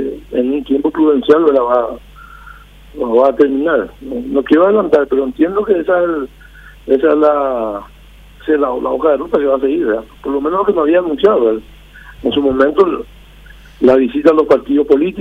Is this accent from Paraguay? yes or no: yes; Paraguay; Como paraguayo, yo estoy contento de que se respeten las instituciones.